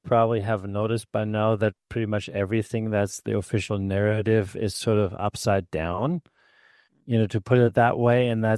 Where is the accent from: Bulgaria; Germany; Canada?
Germany; English is a second language; moved away; also born or lived in United States / Ireland / Spain; I'm from Germany originally. I was born there. I grew up there. And then I was in the United States in the 90s for about a year, and then went back to Europe, stayed in Ireland and Spain and in Germ